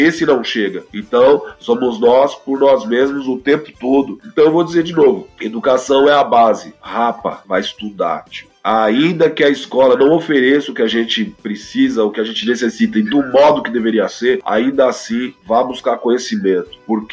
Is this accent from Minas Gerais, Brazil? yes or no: no; São Paulo, Brazil; eu venho da Vila Joaniza, um bairro de São Paulo, infelizmente, muito violento, até hoje.